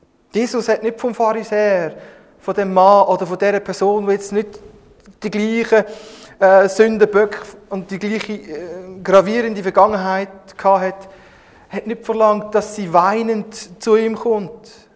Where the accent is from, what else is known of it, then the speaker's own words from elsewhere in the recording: Switzerland; Als ich als Schweizer auf Paraguay, Argentinien gegangen bin